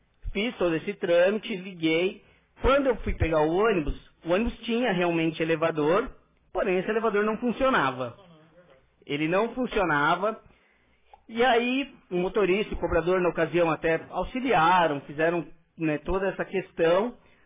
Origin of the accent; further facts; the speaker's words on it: São Paulo, Brazil; eu vim de São Paulo, né? Eu morei em São Paulo praticamente minha vida inteira.